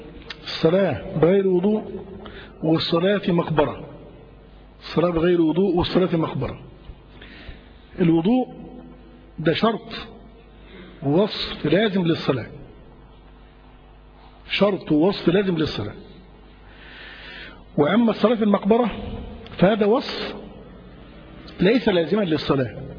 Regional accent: Egypt; لأن العرف عندنا في مصر هنا، تيجي تتقدم لواحدة يقول لك خلاص يا عم

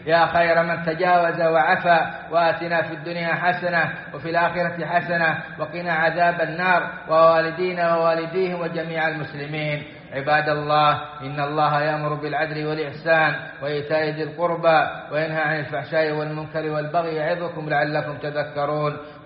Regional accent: Saudi Arabia; بلادنا السعودية

